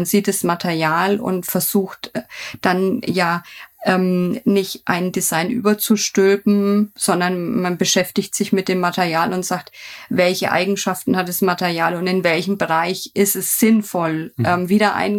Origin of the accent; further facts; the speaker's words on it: Bayreuth, Bavaria, Germany; born there; ich darf jetzt als gebürtige Bayreutherin und weiterhin, also Firma ist in Lichtenfels, einfach für Oberfranken sprechen